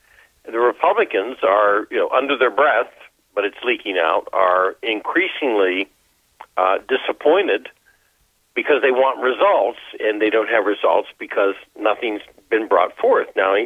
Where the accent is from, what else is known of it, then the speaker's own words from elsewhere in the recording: Wheeling, West Virginia, United States; born there; I was born in Wheeling, so.